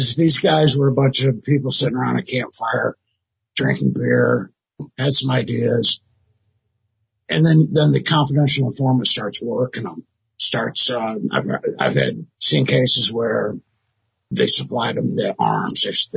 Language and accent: English; the South, United States; And I'm from the South, so I've seen a lot of folks like this.